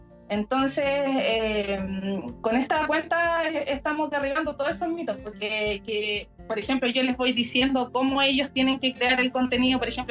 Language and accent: Spanish; Chile; O sea, una publicidad de 5 días acá, yo soy de Chile, acá sale